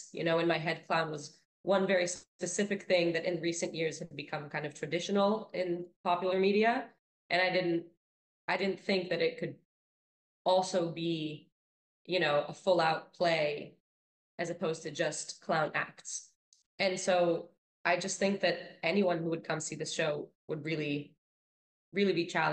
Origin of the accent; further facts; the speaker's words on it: Israel; I was 15 and I went to see, I grew up in Israel.